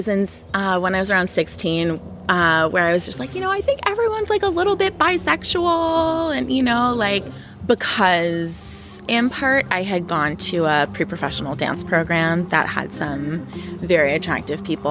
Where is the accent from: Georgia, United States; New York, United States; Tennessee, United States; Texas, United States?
New York, United States; Cooperstown; also born or lived in Long Island; And I was born on Long Island, but when I was six, I had just finished kindergarten, we moved upstate to Cooperstown, New York, which is where I did most of my growing up. It's a very, very small town.